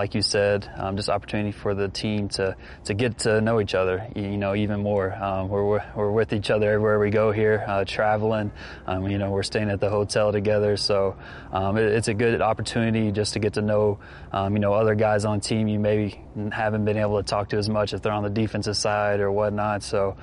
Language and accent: English; Kentucky, United States; born there; I was born in Kentucky. That's where my family's from.